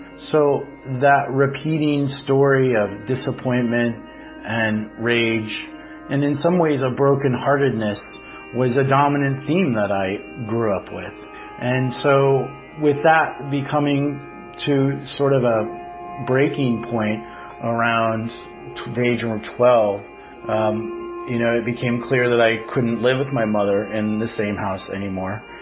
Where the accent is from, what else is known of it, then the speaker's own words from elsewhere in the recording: Oregon, United States; also born or lived in Montana; I was born in Montana, but mostly grew up in Oregon. My parents divorced when I was 3 months old, so primarily I was raised by my mother along with my two older brothers.